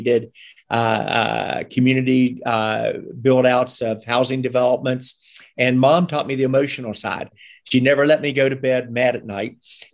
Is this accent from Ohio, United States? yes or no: yes; Cleveland, Ohio, United States; born there; I was born in Cleveland, Ohio. My parents were both out of West Virginia.